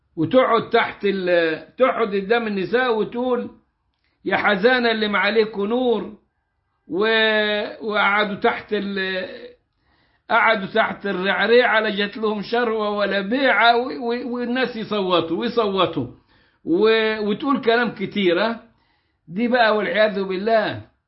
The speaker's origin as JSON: {"language": "Arabic", "region": "Upper Egypt", "country": "Egypt"}